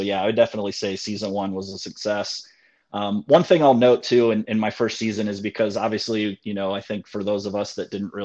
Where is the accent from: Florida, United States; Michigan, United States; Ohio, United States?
Ohio, United States; I'm from Ohio. I live there now, so they're about an hour away from me.